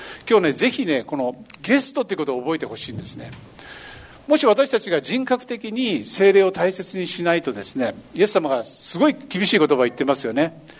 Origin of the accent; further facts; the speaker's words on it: Kitakyushu, Fukuoka, Japan; 私は北九州から来ましたけども